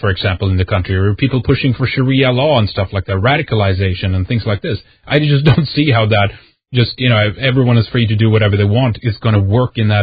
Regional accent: Sweden; I come from Sweden, so things there have been very differently politically.

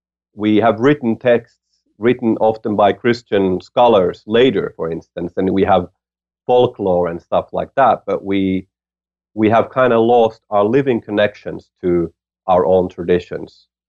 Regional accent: Helsinki, Uusimaa, Finland; So I'm a musician, a writer, a traveler, filmmaker from Finland. And I was born in Helsinki, Finland, and then ended up traveling a lot, going very far from my home.

